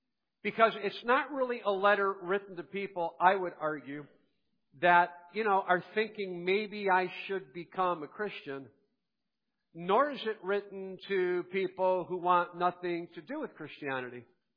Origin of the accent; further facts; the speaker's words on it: Ohio, United States; There was a time when I identified as a Cleveland Browns fan. I grew up in Ohio.